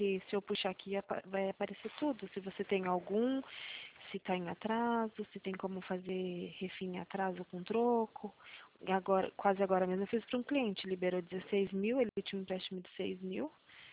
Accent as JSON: {"language": "Portuguese", "region": "São Paulo", "country": "Brazil", "said": "eu sou de São Paulo."}